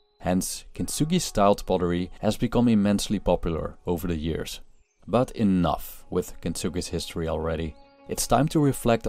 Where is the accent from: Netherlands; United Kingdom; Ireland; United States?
Netherlands; Tilburg, North Brabant; Here's my hometown, a city of around 200,000 inhabitants in the Netherlands called Tilburg.